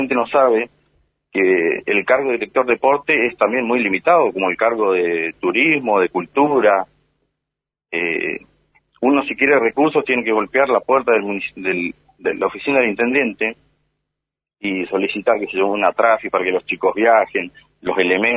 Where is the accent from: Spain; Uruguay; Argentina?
Argentina; Gualjaina, Chubut; soy de Gualjaina, casi nativo de Gualjaina. Mi mamá es de acá de Gualjaina. Casi me crié en Gualjaina, llevo más de 27 años. Tengo mi familia en Gualjaina, tengo mis raíces en Gualjaina.